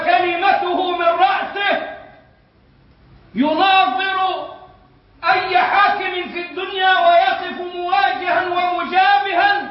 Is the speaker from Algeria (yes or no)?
no; Egypt; moved away; الطول عندنا في مصر كان معهودا، لكن في هذه البلاد بل وكثير من البلاد التطويل آفة